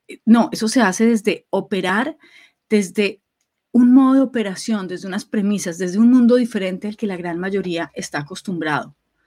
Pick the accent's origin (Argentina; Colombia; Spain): Colombia; moved away; en un país como mi país de origen, que es Colombia.